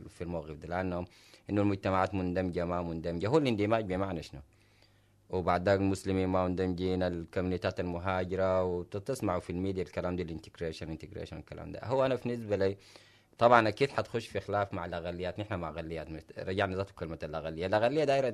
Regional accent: Sudan; moved away; جينا من السودان. لسه يفتكروا احنا سودانيين

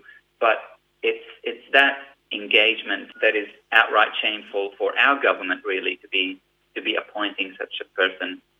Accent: Gaza Strip, Palestine; accent: Palestinian; I grew up in Gaza

